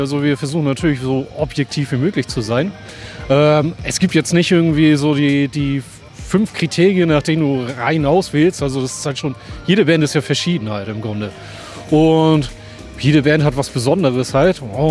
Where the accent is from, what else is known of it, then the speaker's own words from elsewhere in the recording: Kiel, Schleswig-Holstein, Germany; ich komme aus Kiel